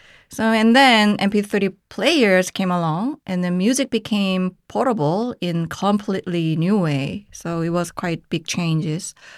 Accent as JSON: {"language": "English", "country": "South Korea", "tie": "born or raised there", "said": "So when I think back to how I listened to music growing up in South Korea in the 90s"}